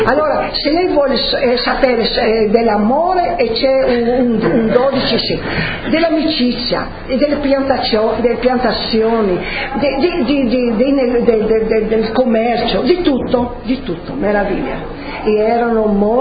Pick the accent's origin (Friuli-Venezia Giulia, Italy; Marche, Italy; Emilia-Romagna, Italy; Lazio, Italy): Friuli-Venezia Giulia, Italy; Trieste; born there; io sono nata a Trieste, ma sono orgogliosa, sai, non sto disprezzando Trieste